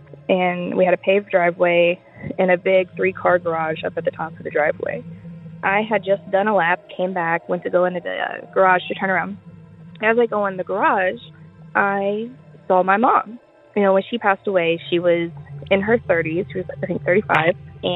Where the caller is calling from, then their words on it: Germany; I am calling from Germany, but my stories happened in Tennessee.